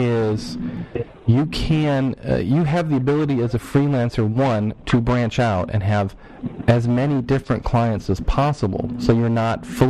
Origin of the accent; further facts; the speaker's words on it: Ohio, United States; now in Los Angeles, United States; the second job I had here in Los Angeles 20 years ago when I moved from my home state of Ohio